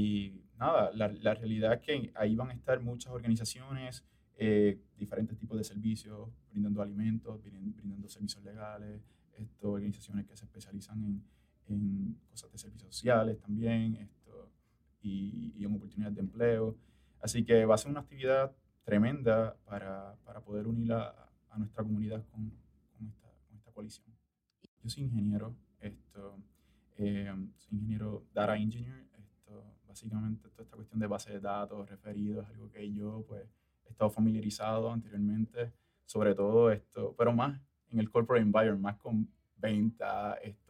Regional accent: Juncos, Puerto Rico; pues yo soy de Juncos, y recuerdo esto que tuvimos esta familia como de 7 junqueños acá

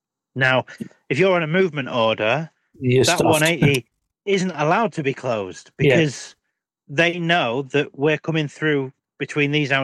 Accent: Yorkshire and the Humber, United Kingdom; because we're both from Yorkshire

